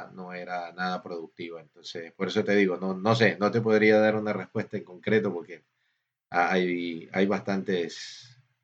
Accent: Ecuador; moved away; Sí, cuando llegué de Ecuador, llegué directamente a Nueva York.

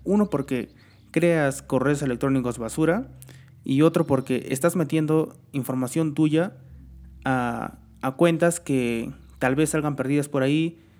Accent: Peru; Voy a hablar un poco de cómo está la cultura digital en el Perú, en el caso de mi país, que es Perú.

